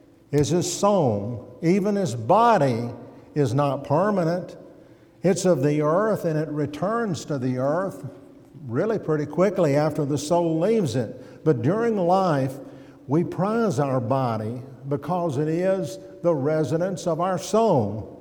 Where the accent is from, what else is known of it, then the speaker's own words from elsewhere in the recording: Madison, United States; almost within sight of the house where I grew up in Madison over there